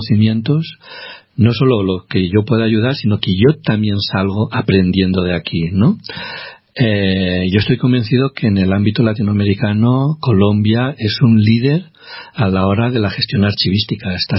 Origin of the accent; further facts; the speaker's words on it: Aragon, Spain; Los de Aragón somos con G.